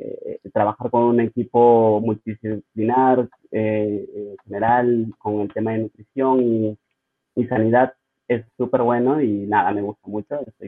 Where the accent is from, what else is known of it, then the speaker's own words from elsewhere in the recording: Lima, Peru; soy de Lima, de Perú.